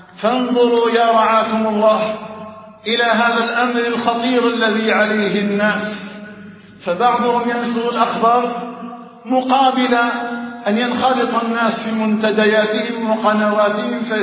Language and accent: Arabic; Algeria; اللهم احفظ بلادنا الجزائر من كل سوء